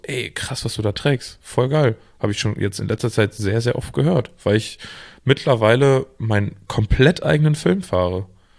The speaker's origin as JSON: {"language": "German", "region": "North Rhine-Westphalia", "country": "Germany", "said": "Und ich komme aus dem Münsterland. Hier ist es das genaue Gegenteil der Fall."}